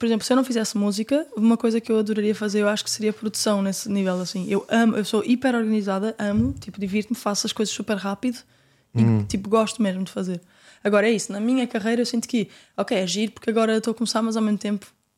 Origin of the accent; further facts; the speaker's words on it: Portugal; eu sou de Portugal